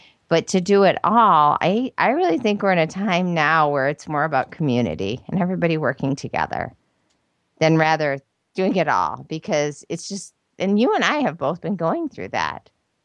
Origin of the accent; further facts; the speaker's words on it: Canada; I get teased here because I say Paco's because, you know, I'm Canadian